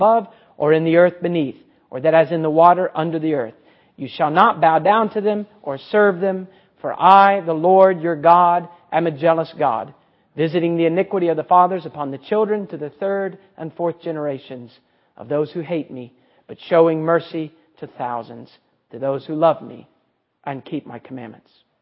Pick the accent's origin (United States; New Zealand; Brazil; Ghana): United States; Ohio; we don't have many snows down here, but I had a lot of snow growing up in Ohio.